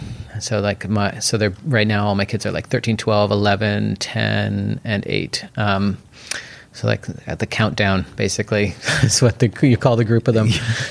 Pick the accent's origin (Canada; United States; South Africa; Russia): Canada; Port Moody, British Columbia; I grew up in Port Moody. I did live briefly in North Van, but the first place I moved into in Yale Town was actually in 1999. So, but then I moved to Mexico and other places too.